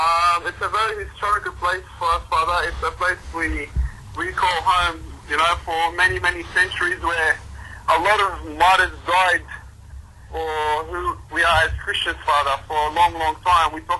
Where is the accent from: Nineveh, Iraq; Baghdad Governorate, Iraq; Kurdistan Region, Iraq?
Nineveh, Iraq; Mosul; Father, I'm from the Mosul area originally.